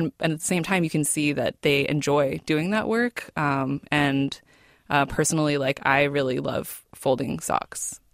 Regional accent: California, United States; So that's been a really amazing kind of journey for me, just because I'm from the Bay Area.

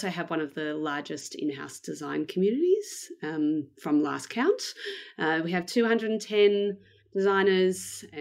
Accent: Melbourne, Victoria, Australia; So I am from Melbourne in Australia. I was born here and I've lived here basically most of my life.

